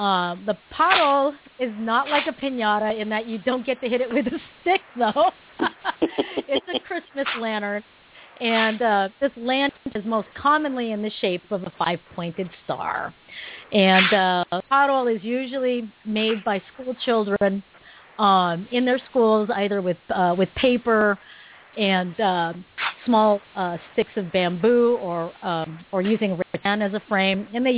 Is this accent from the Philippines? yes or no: yes; Philippines; Now, because I'm Filipino, I'm going to go ahead and start with the Philippines.